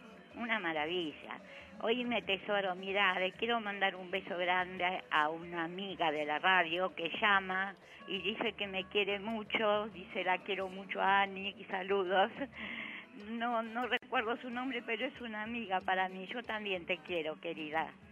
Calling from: Villa Devoto, Buenos Aires, Argentina; de Devoto.

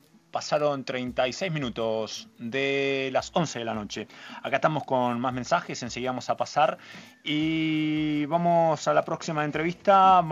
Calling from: La Pampa, Argentina; soy de La Pampa, les comento que soy militar, más precisamente soldado, y estoy en el cuartel, pero en descanso.

